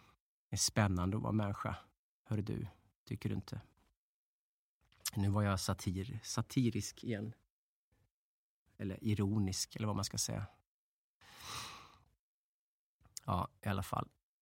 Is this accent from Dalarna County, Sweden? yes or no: yes; Dalarna County, Sweden; Jag kommer från Dalarna.